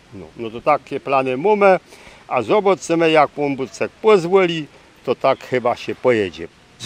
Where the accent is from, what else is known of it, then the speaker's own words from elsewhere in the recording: Lesser Poland, Poland; Ja pochodzę z Podhala, koło Bukowiny Tatrzański